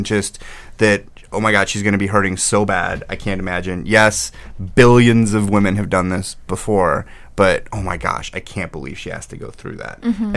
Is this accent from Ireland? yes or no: no; St. Louis, Missouri, United States; I'm a Cardinals fan. I grew up in St. Louis, and it was game 7 of the NLCS